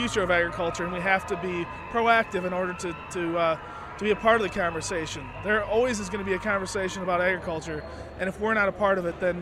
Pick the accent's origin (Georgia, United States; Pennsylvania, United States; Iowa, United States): Iowa, United States; really I'm a farmer from Northeast Iowa. We raise corn and soybeans and pigs